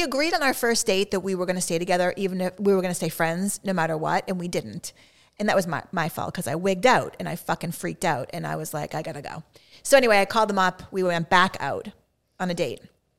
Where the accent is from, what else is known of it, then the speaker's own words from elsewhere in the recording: Framingham, Massachusetts, United States; So, so when we first met, I'm from Framingham, right?